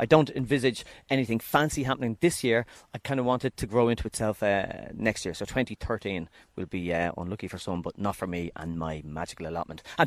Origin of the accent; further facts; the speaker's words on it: Beaumont, Leinster, Ireland; when I grew up in Beaumont, and my dad and mum are from the country, and we had a three-bedroom semi down there, but we grew all our veg out the back.